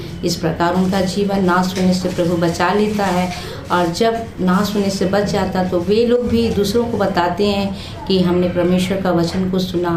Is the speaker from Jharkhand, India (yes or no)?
yes; Jharkhand, India; और मैं झारखंड की रहने वाली हूँ।